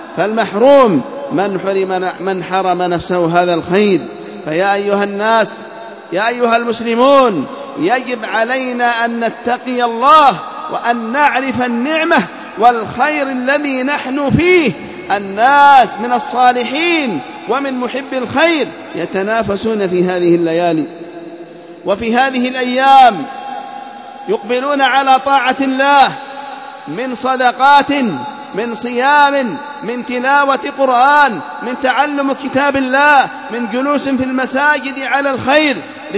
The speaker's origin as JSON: {"language": "Arabic", "country": "Yemen", "said": "في بلادنا اليمن"}